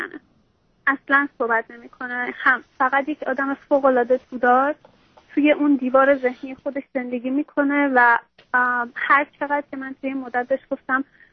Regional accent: Iran; moved away as an adult; now in United States; من روزی که اومدم امریکا، روز دوم از ایران که اومدیم اینجا ازدواج کردیم

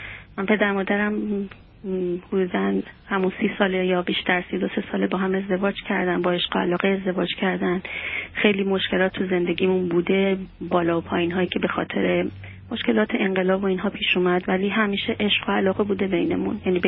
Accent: Iran; moved away as an adult; و من از ایران اومدم.

